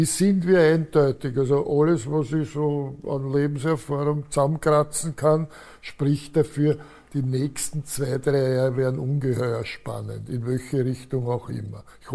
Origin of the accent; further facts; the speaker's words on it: Austria; wir als Österreicher sind nicht gut beraten. Also, da bin ich also eher ein Austro, darf man das überhaupt noch sagen, ein Austropatriot.